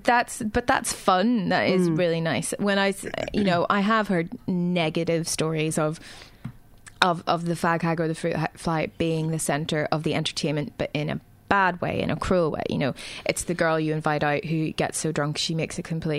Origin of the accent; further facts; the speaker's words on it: Northern Ireland, United Kingdom; now in Australia; I'm from Northern Ireland, and I've only been in Australia for 6 months